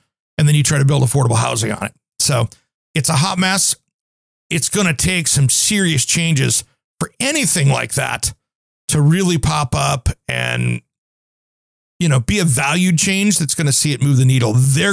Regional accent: Portland, Oregon, United States; we've got an interesting housing situation going on here in Portland, my hometown.

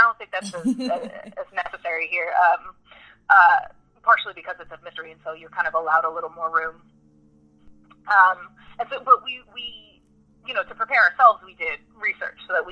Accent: New York City, New York, United States; you know, I grew up in New York City, so, like, I always, like, I'm just used to people getting it wrong

